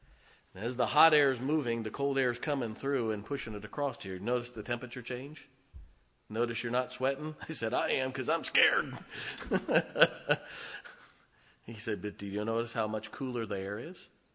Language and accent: English; Tornado Alley, United States; I grew up in Tornado Alley. I have seen scores of them.